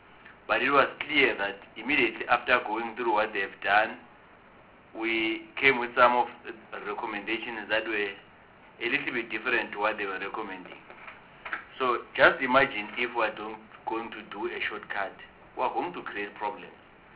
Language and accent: English; Mpumalanga, South Africa; I'm from Mpumalanga province.